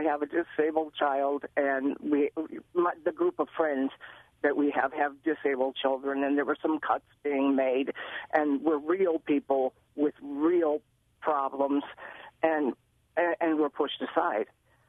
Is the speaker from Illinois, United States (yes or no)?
yes; Chicago, Illinois, United States; I'm from Chicago, and I remember coverage.